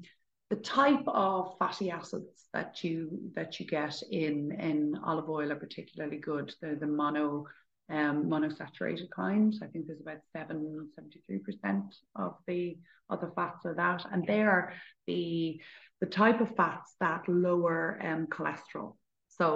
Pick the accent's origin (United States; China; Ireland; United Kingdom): Ireland; Dublin, Leinster; also born or lived in Barcelona, Spain; and I'm from Dublin, but for many years I lived in Spain. I lived in Barcelona for about 8 years.